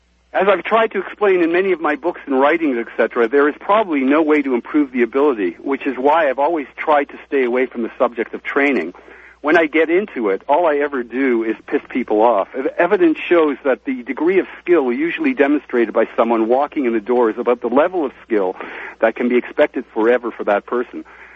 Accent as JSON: {"language": "English", "country": "Canada", "lives_now": "Paris, France", "said": "I'm a Canadian living in Paris, France."}